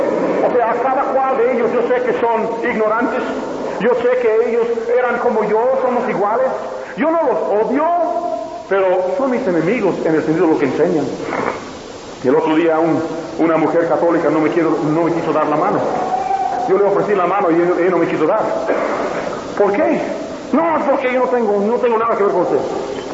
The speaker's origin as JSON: {"language": "Spanish", "town": "San Antonio", "region": "Texas", "country": "United States", "said": "Hasta en San Antonio, Texas, mi tierra"}